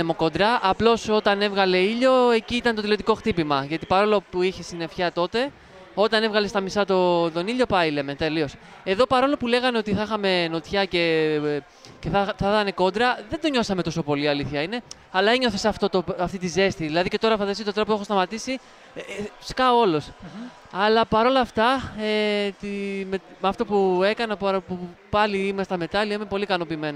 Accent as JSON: {"language": "Greek", "region": "Berlin", "country": "Germany", "said": "Είμαστε και εγώ και ο Κώστας, είμαστε από το Βερολίνο."}